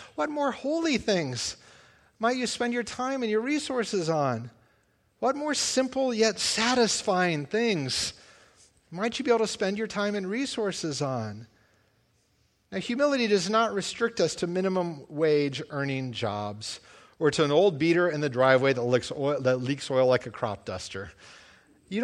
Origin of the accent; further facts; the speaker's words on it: United States; You kind of stick out a little as an American when you're over there.